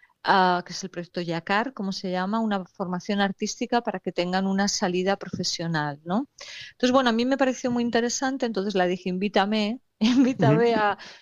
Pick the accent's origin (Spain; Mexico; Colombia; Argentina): Spain; Burgos, Castile and León; yo soy de Burgos